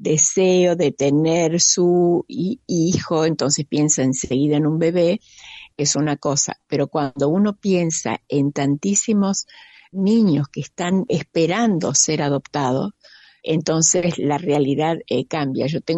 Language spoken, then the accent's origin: Spanish; Buenos Aires, Argentina; now in Villa Regina, Argentina; Nosotros somos de Buenos Aires, pero estamos aquí en Villa Regina, en Río Negro, hace ya 30 y algo de años, ya no me acuerdo, 37 años creo.